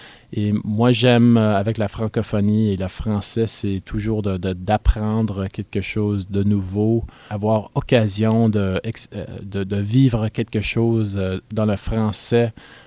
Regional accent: Toronto, Ontario, Canada; French is a second language; C'est ma deuxième langue. J'étais dans une école française à Toronto depuis la maternelle jusqu'à la troisième année.

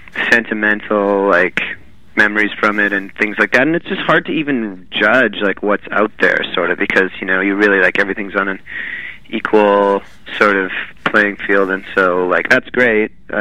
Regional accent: Vancouver, British Columbia, Canada; I grew up in Vancouver in, you know, sort of like, I was in high school in the late 90s

